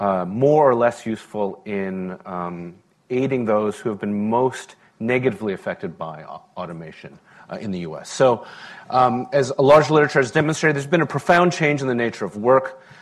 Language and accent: English; Vancouver, British Columbia, Canada; I'm from Vancouver, as Richard said.